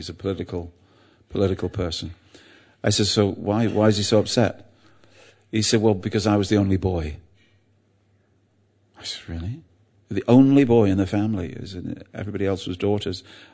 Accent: England, United Kingdom; And I'm an Englishman, so what do I know?

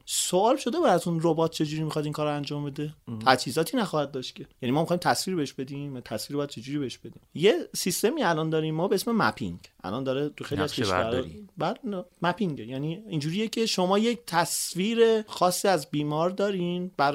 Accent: Iran; این وظیفه ما ایرانی هاست برای پیشرفت کشورمون، برای خاکمون، برای آبادی کشورمون تلاش کنیم.

